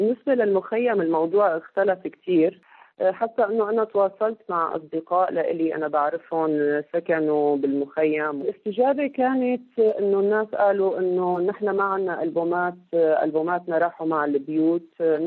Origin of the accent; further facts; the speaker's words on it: Syria; حتى لو كسوريين بس عنا ذاكرة مع هذا المكان اللي هو مخيم اليرموك